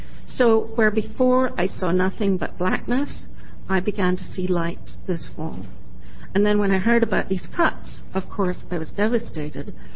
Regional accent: Newberg, Oregon, United States; And I'm from Newburgh, Oregon. And I'm an Army member and a parent.

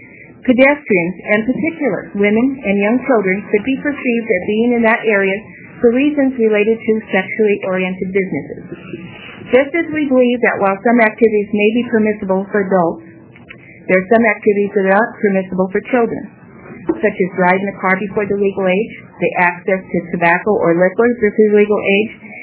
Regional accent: Medford, Oregon, United States; Mr. Chair, members of the committee … I'm from Medford.

